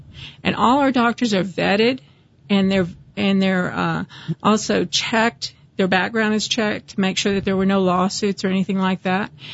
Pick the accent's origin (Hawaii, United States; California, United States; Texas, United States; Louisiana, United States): Texas, United States; I mean, I'm from Texas.